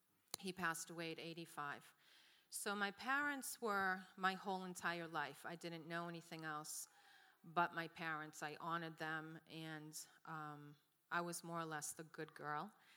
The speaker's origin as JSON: {"language": "English", "town": "Belmont", "region": "Massachusetts", "country": "United States", "tie": "born or raised there", "said": "I grew up in Belmont, Massachusetts, with my parents. I have an older brother and an older sister. And I grew up Catholic."}